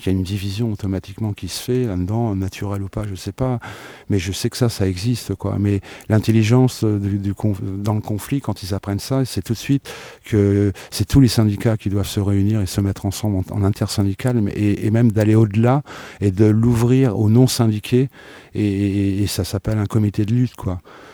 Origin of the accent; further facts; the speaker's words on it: Hauts-de-France, France; j'habite Tourotte, c'est à 5 km d'ici, je suis du coin, je suis pas de Paris